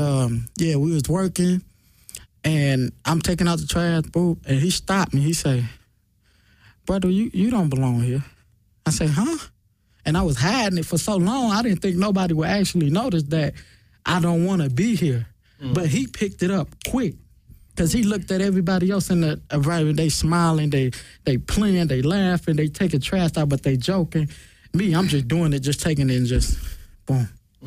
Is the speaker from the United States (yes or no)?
yes; Detroit, Michigan, United States; now in California, United States; I've been here since March 31st, actually, the day that I left Detroit and came to California.